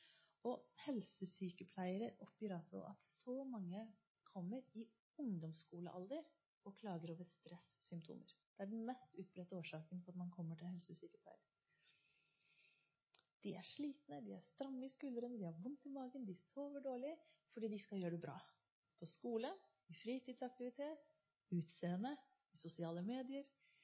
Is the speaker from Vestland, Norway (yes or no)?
no; Kristiansand, Agder, Norway; og jeg vokste opp i Kristiansand, i Bibelbeltets hovedstad.